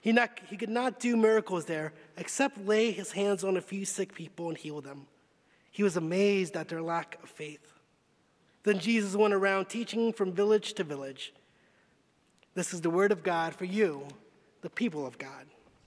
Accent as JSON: {"language": "English", "town": "Long Beach", "region": "California", "country": "United States", "tie": "born or raised there", "said": "I grew up in Long Beach, California, and I'm sure there are more celebrities from the LBC"}